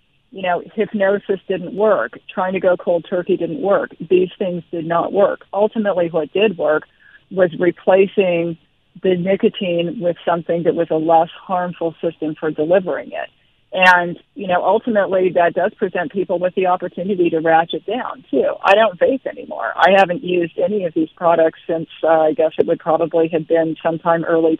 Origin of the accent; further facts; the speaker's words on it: United Kingdom; also born or lived in United States; So people may not remember this, but I'm also British as well as American.